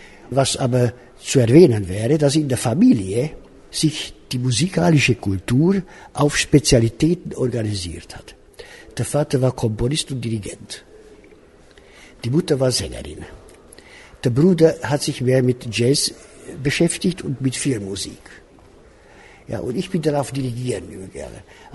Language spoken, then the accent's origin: German; Timișoara, Timiș County, Romania; Ich bin in Temeswar aufgewachsen, ich habe da studiert